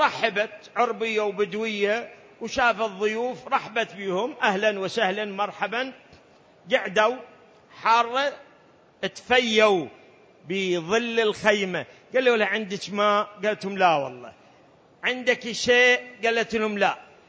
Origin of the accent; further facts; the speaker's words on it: Iraq; accent: Iraqi; احنا بلهجتنا العراقية نسميه عاقول.